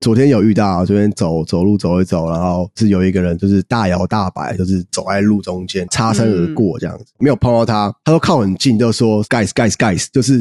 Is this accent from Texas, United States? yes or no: no; New York, United States; 因为我是纽约人